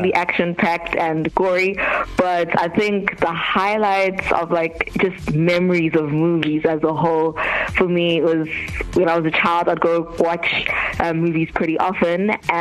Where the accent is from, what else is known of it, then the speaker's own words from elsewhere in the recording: Durban, KwaZulu-Natal, South Africa; also born or lived in Free State; No, actually, I'm born in Free State, raised in Durban.